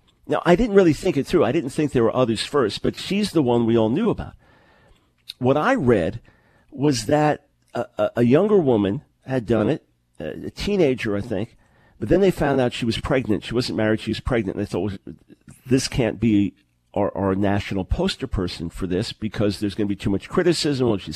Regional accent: New York, United States; also born or lived in Manhattan; And I am a New Yorker, after all, born and raised in New York, born in Manhattan, raised on Long Island.

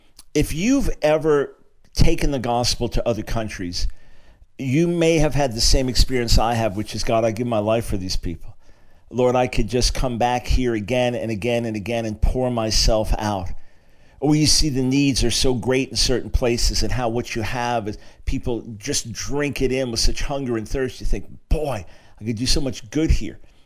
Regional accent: New York, United States; Growing up and born in New York City, the son of a Jewish lawyer, and then growing up on Long Island, just never been part of my life or culture.

